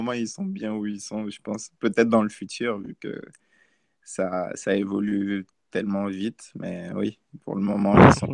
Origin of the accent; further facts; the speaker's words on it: France; also born or lived in Côte d'Ivoire; j'ai grandi en France. Je suis arrivé en France, j'étais encore tout petit, j'étais bébé. Ma mère est française